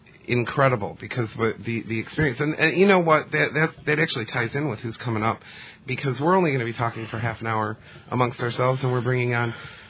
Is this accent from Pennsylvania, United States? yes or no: no; Detroit, Michigan, United States; And he goes, where are you from? And I'm like, Detroit.